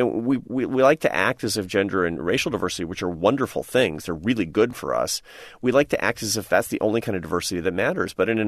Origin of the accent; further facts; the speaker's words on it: Seattle, Washington, United States; now in Washington, United States; But, you know, I go to my hometown, Seattle, and I talk to people